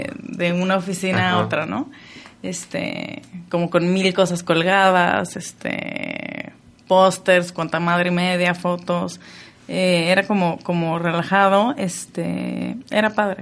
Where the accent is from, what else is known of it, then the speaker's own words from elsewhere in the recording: Guadalajara, Jalisco, Mexico; now in Mexico City, Mexico; me mudé de aquí de Guadalajara al DF. Yo todavía vivía con mis papás en esa época.